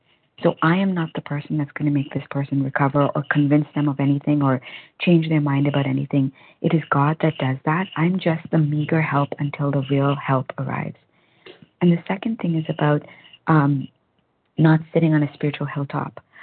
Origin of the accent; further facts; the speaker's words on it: Toronto, Ontario, Canada; from Toronto, recovered compulsive overeater from Toronto, Canada.